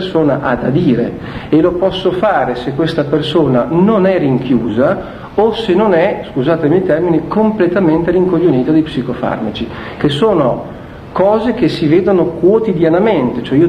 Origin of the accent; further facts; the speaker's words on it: Tuscany, Italy; nella mia infanzia il cosiddetto matto o il folle aveva un posto, vale a dire, nel mio paese di origine, toscano, c'era il cosiddetto matto del paese